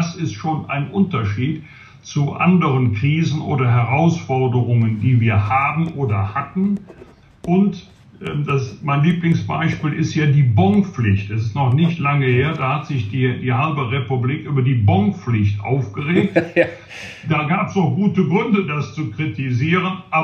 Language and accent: German; Rhineland, Germany; als Rheinländer